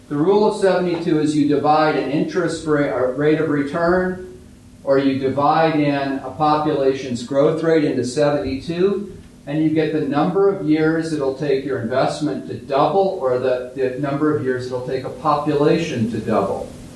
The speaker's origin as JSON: {"language": "English", "town": "Minneapolis", "region": "Minnesota", "country": "United States", "also_born_or_lived": "Chicago", "lives_now": "Jackson, United States", "said": "It was the first place that I settled when I left Chicago. I'm from Minneapolis originally."}